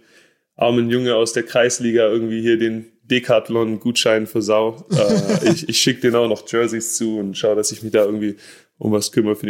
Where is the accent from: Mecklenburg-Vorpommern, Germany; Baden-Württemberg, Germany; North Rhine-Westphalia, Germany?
Baden-Württemberg, Germany; Also ich glaube, nach Berlin kann ich als Schwabe nicht mehr ziehen.